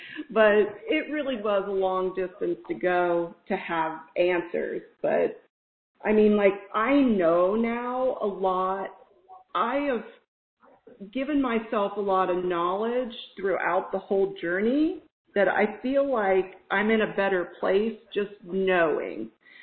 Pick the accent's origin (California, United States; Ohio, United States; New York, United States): Ohio, United States; also born or lived in Minnesota / Colorado; now in Virginia, United States; We grew up in Ohio, and that's where we had our kids. We moved to Minnesota, and then we were there only really about 5 years, and then we moved to Colorado, and then we've moved to Virginia.